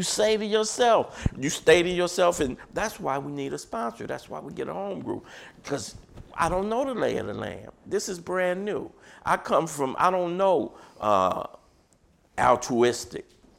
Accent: Watts, California, United States; I'm from Watts, I'm from a tough town, but I'm not a tough guy.

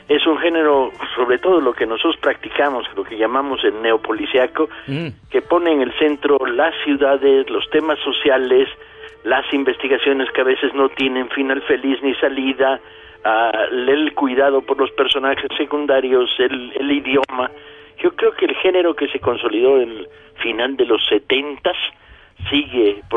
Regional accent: Mexico; A mí como lector mexicano siempre le estoy pidiendo un extra

